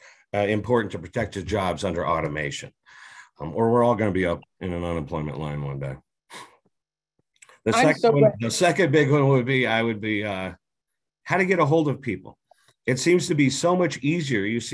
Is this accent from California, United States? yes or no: yes; California, United States; now in Colorado, United States; My father was a secretary treasurer. We moved out from California. He got in a lot of trouble during a strike, and he got the option of where to move to besides California. So he chose Colorado, and the rest is history.